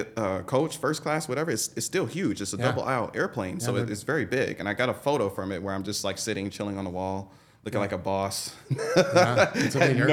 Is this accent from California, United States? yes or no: yes; Compton, California, United States; also born or lived in Inglewood; But I've been growing up in Compton most of my life. You know, I did start in Inglewood on Market Street from when I was born up until like 4 years old. But then we moved to Compton and I was there up until I was 18.